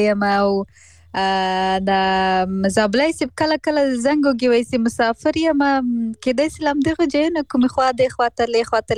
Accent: Afghanistan; انا زابلی خونه یم خو بس زه د افغانستان یم ټول افغانستان دی ما دا اوس د ټول افغانستان یم

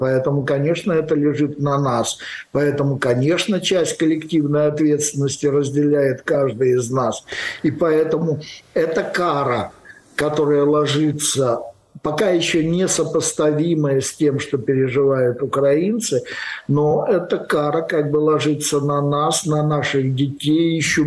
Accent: Russia; потому что я россиянин, и на мне стоит эта печать

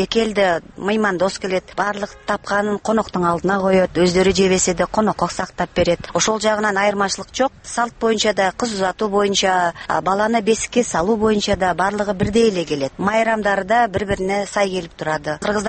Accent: Bishkek, Kyrgyzstan; born there; also born or lived in Kazakhstan; Бурмурдагы Фрунзеде мен ошол убакта төрөлгөм, бирок казакшаны мен кайтадан Казакстанга барып окуп, 10 жылдык мектепти мен казакша окуган эдим.

